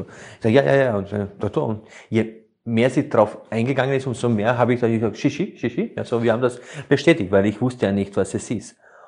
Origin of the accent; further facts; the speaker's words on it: Slovenia; moved away; ich komme ja ursprünglich aus Slowenien